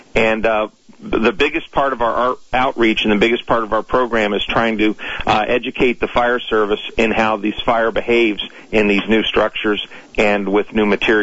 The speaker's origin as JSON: {"language": "English", "town": "Toledo", "region": "Ohio", "country": "United States", "said": "I'm originally from Toledo, Ohio, so that had a little bit of a, you know, extra feel going burn the school down, right?"}